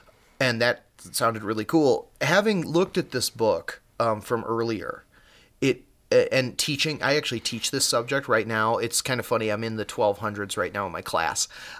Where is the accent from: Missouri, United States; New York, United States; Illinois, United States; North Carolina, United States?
Illinois, United States; Chicago; And I mean, granted, we're both from Chicago, so I don't know if...